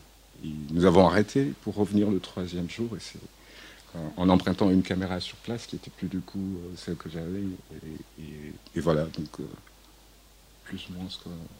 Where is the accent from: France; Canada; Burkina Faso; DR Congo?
DR Congo; Lubumbashi, Haut-Katanga; je viens de Lubumbashi, qui est la seconde ville du Congo, enfin, dans le sud, et qui est plutôt une zone minière.